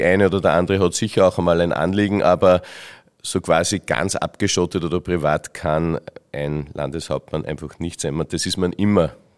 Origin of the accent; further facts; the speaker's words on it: Wolfern, Upper Austria, Austria; Gerade auch bei uns daheim in Wolfern ist das Wirtschaftsleben enorm gewachsen.